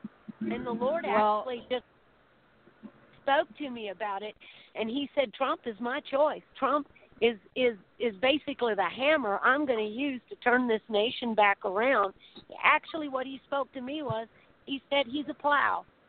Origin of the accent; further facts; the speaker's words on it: Texas, United States; being a Texan and knowing that Cruz was a good constitutional lawyer